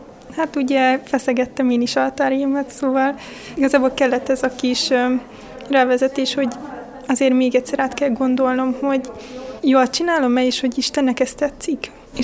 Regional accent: Apagy, Szabolcs-Szatmár-Bereg, Hungary; és Apagyról jöttem.

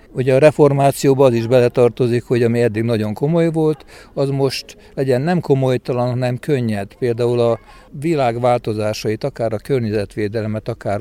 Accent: Veszprém, Veszprém County, Hungary; born there; tehát én már Veszprémben születtem, de nagyon sok szál költ vissza Debrecenhez, és hát reformátusnak vagyok köröztölve.

